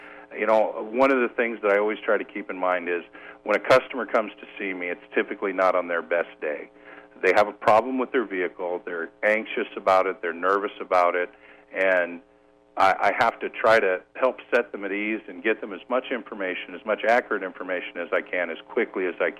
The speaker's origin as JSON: {"language": "English", "town": "Omaha", "region": "Nebraska", "country": "United States", "tie": "born or raised there", "moved": "as an adult", "lives_now": "Iowa, United States", "said": "No, I grew up in Omaha, so I've moved a little ways away from home here."}